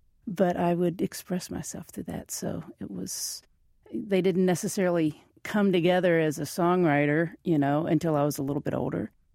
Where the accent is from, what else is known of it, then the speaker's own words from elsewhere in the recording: Lexington, Kentucky, United States; And I grew up in Lexington, Kentucky, in a Southern Baptist church.